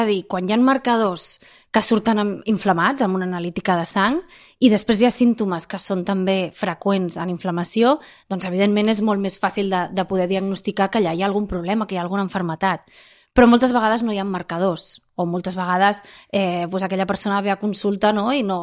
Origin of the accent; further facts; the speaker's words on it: Barcelona, Catalonia, Spain; Com a barcelonina, amb molt de gust, la veritat.